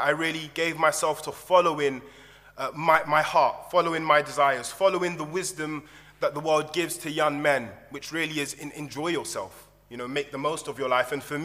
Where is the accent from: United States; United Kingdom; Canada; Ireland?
United Kingdom; London; I'm originally from London, England. I was born in an area called Ealing, and I grew up on an estate called Woodend in Norfolk area. And I grew up in what I would describe as agnostic home.